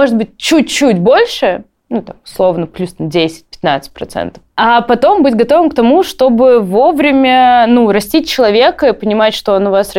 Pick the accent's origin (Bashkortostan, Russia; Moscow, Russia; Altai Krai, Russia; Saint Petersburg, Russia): Saint Petersburg, Russia; Простите, я из Петербурга, у нас там колец нету.